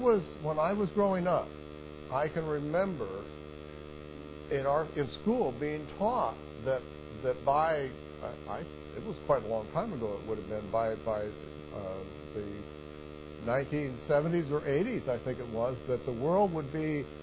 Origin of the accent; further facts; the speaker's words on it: United States; born there; I am so thankful I had the privilege of being born here and being an American and being a part of this country.